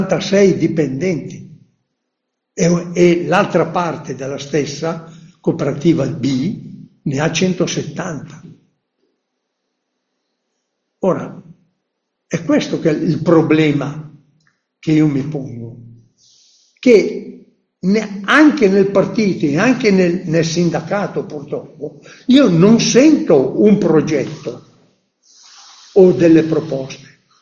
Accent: Lombardy, Italy; in Brianza. Il mio paese è un paese briosco, sono 6.000 qualcosa abitanti, no? In una sono tre frazioni. Nella mia frazione sono 2.200 abitanti.

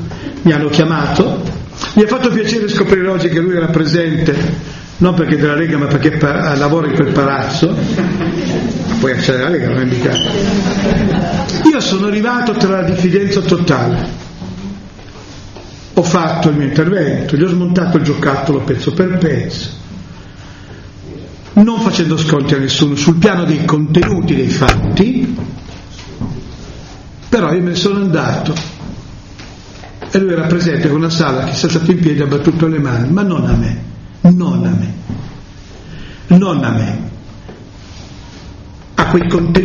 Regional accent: Pieve di Cadore, Veneto, Italy; born there; dove sono nato io a Pieve di Cadore, oggi patrimonio dell'umanità dell'UNESCO, le Dolomiti, finalmente patrimonio dell'umanità, sono nato nelle Dolomiti, sono anch'io membro patrimonio dell'umanità, perché sono nato a Pieve di Cadore

